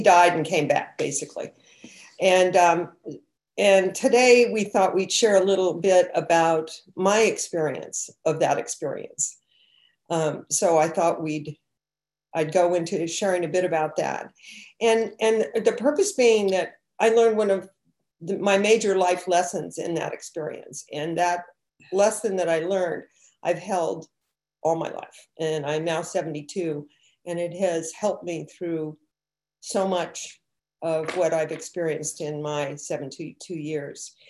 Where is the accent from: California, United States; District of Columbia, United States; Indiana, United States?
District of Columbia, United States; Washington; also born or lived in overseas; I grew up in Washington, D.C., and most of my life were overseas.